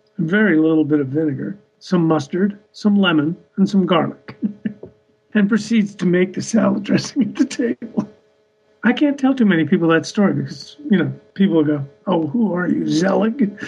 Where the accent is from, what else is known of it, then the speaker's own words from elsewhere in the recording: Montreal, Quebec, Canada; we filmed it in my hometown, Montreal